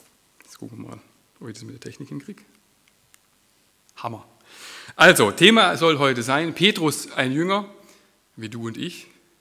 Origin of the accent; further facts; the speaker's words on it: Aachen, North Rhine-Westphalia, Germany; Wir kommen aus Aachen, deswegen die halbe Stunde, und gehen dort in Sasbachried in eine Gemeinde. Das ist eine Brüdergemeinde, aus der Ecke kommen wir, genau.